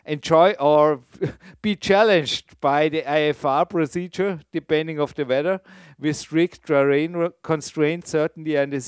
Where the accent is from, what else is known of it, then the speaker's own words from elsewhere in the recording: Dornbirn, Vorarlberg, Austria; English is a second language; please fly over Dornbirn and give me a virtual wave. That's my hometown, and especially on a day like this, no cloud on the sky.